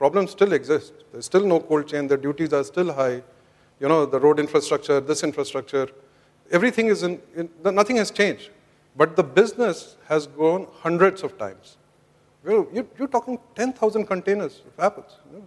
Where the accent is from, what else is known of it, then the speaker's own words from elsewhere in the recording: India; In the morning, as Indian, at sometimes you feel you can stand up and bow your head in shame.